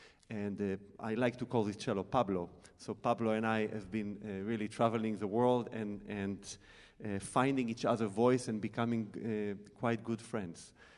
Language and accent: English; Israel; We both, we grew up in Israel.